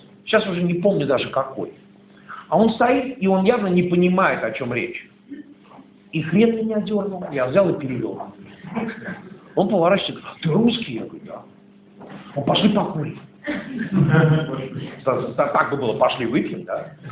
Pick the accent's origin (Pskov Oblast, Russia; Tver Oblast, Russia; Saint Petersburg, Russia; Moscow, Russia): Saint Petersburg, Russia; Сам я питерский, кстати. Как сказано Иосифу Александровичу, я родился и вырос в Балтийских болотах.